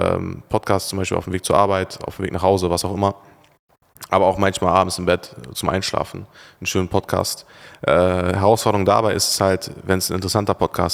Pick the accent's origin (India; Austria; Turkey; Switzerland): Turkey; Boah, perfekter Tag in Monaco oder in Dubai oder in der Türkei, meine Heimat.